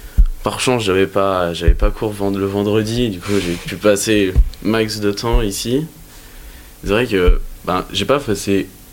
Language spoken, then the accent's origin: French; Le Mans, Pays de la Loire, France; parce que je viens pas de Dijon, je viens du Mans à la base